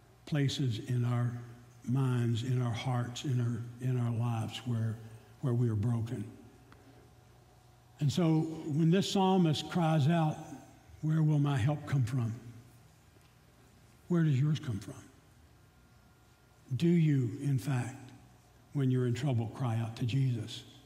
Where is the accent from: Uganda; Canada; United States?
United States; Virginia; I'm a mountain boy. I'm from Virginia in the mountains.